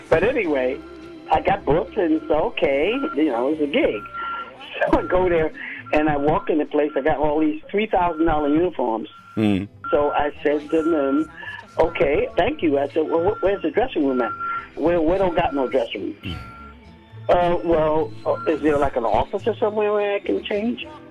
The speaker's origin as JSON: {"language": "English", "town": "Brooklyn", "region": "New York", "country": "United States", "said": "I'm from Brooklyn. I'm in Bay Ridge."}